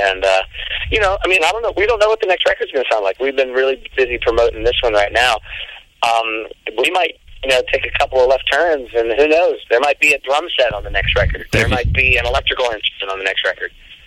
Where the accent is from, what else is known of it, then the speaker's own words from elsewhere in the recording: Manassas, Virginia, United States; I grew up in Manassas, Virginia, which is prime floppy sneaker, bleached jeans, and concert tee land.